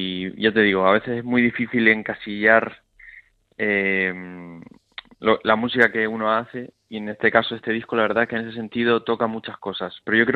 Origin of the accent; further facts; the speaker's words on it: Lanzarote, Canary Islands, Spain; now in Madrid, Spain; yo me crié en Lanzarote, pero mi familia son de la península y siempre he estado muy ligado a los dos sitios